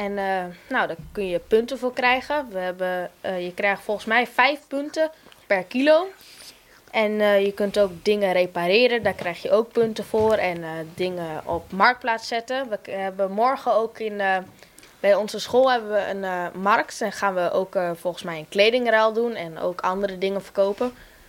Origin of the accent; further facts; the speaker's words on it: Annerveenschekanaal, Drenthe, Netherlands; Ik kom uit Anderveensgeknaal, dat ligt hier een paar kilometer vandaan.